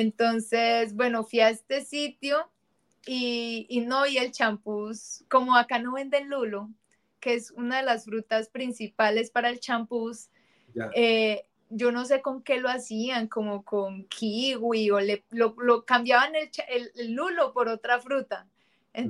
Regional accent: Colombia; Pues bueno, no va a saber igual que en mi país.

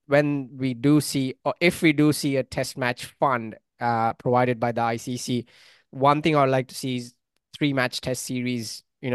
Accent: India; I could very well sit here as an Indian fan, say, you know, India hasn't taken the torch for world cricket. Like, why should we care about world cricket? We are good in India and we make money

